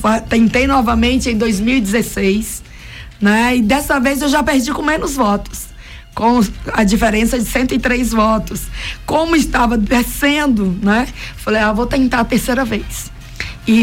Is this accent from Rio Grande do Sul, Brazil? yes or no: no; Aracatu, Bahia, Brazil; nasci em Aracatu, como você disse. Sim. Criada em Aracatu, estudei no município, morei um tempo em Feira de Santana para fazer um curso de teologia. Depois estive em São Paulo, como todo bom baiano, né, visita a cidade de São Paulo.